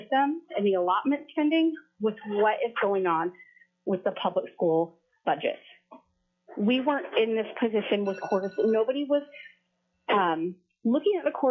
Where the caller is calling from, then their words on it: Sterling, Alaska, United States; and I am calling from Sterling.